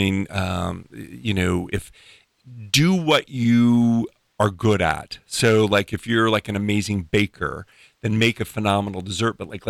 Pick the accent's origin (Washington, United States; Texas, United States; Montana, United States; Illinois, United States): Illinois, United States; I grew up in outside of Chicago, and you know, pizza is really big.